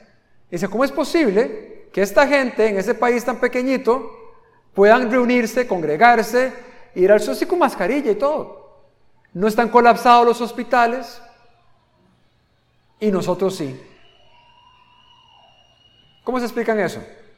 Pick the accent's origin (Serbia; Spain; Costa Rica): Costa Rica; now in Nicaragua; No te quejes de Nicaragua. Y se lo digo como costarricense.